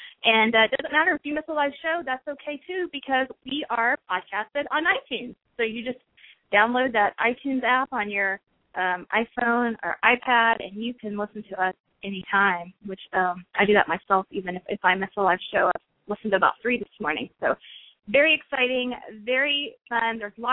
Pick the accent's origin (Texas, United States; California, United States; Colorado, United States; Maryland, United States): Texas, United States; I'm from Texas, I still enjoy reading it